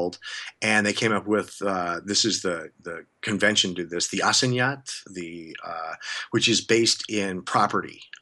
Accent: Colorado, United States; and I'm from Northern Colorado. My dad was a civil engineer at Colorado State University.

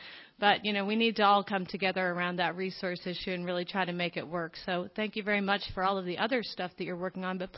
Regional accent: Tucson, Arizona, United States; I'm from Tucson, Arizona, where I run the Tucson Audubon Society.

